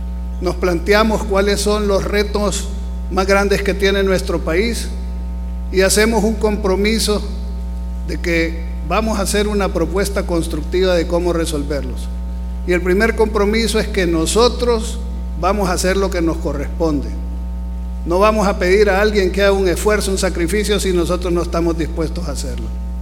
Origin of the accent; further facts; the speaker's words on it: El Salvador; muchos hemos crecido y hemos empezado a creer de que quizás el problema de El Salvador somos los salvadoreños.